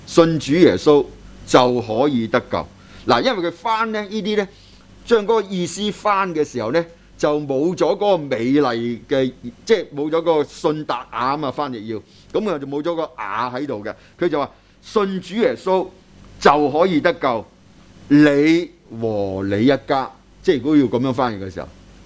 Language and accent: Chinese; China; 我们中国人的定义和西方人都是很不同的